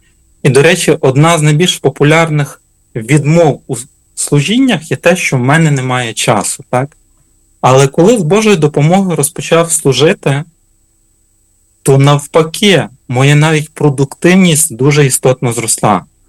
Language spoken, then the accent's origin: Ukrainian; Chortkiv, Ternopil Oblast, Ukraine; вдячний братам і сестрам з мого рідного Чорткова